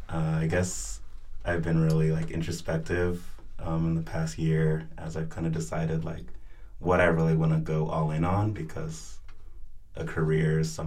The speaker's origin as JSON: {"language": "English", "town": "Modesto", "region": "California", "country": "United States", "tie": "born there", "said": "I'm Ghanaian American. So both my parents were born in Ghana, but I was born in Modesto, California."}